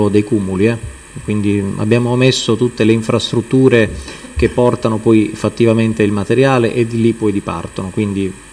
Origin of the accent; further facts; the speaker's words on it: Taranto, Apulia, Italy; born there; Sì, vivo a Taranto, sono nato a Taranto.